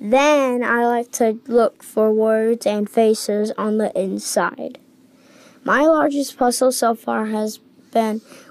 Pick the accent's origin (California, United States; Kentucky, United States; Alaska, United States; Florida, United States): Kentucky, United States; Louisville; from Louisville, Kentucky.